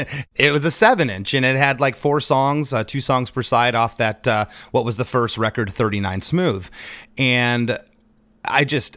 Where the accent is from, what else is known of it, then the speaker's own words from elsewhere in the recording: Port Charlotte, Florida, United States; Vinny was still living down in my hometown of Port Charlotte.